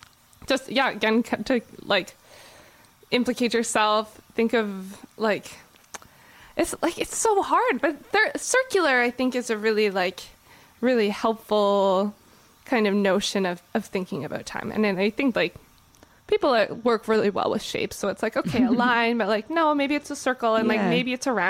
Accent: Winnipeg, Manitoba, Canada; next week you're headed to Winnipeg, my hometown

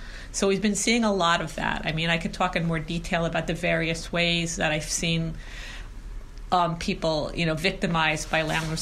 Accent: New York, United States; now in Montreal, Canada; I'm from New York, where things also are very dysfunctional, but in different ways.

